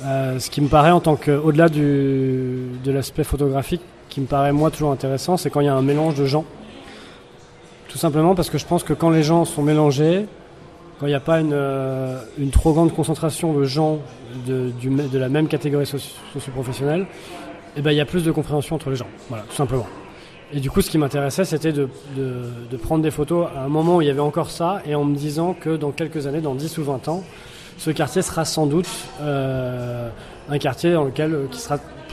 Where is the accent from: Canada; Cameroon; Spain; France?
France; now in Latin America; pour moi qui habite en Amérique latine... Ou même pour nous, Français, quand on vient de France